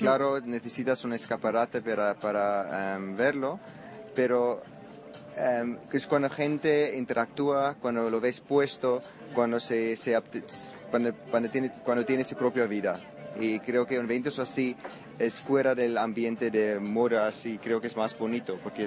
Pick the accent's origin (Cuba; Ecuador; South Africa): South Africa; Spanish is a second language; yo soy de Sudáfrica, crecí en el desierto, donde todo es muy simple